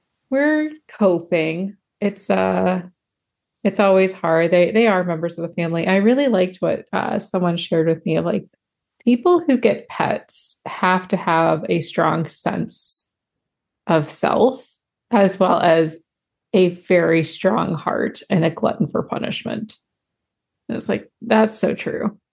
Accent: Midwest, United States; I've never experienced a nice spring as a Midwesterner.

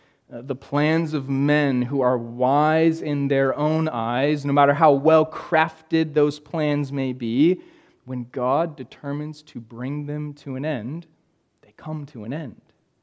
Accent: California, United States; also born or lived in Indiana; Growing up in California, we couldn't burn anything. You could not burn in California. So I didn't get to burn a Christmas tree until adulthood in Indiana.

